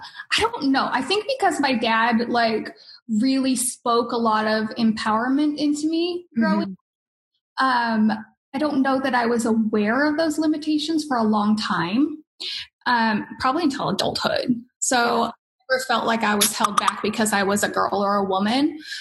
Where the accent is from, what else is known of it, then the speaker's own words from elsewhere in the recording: Sandy, Oregon, United States; So the background is that I was born in Portland, but I grew up on like a little farm outside of Portland, like 45 minutes outside of Portland in a little town called Sandy.